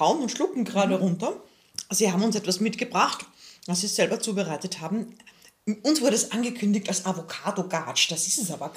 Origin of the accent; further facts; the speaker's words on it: Vienna, Austria; So, jetzt darf ich als echte Wienerin fragen